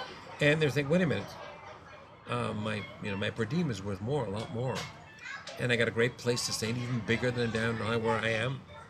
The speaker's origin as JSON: {"language": "English", "town": "Winnipeg", "region": "Manitoba", "country": "Canada", "accent": "kind of American accent", "said": "I'm from Winnipeg, and I sort of have a kind of American accent because I talk through my nose a lot"}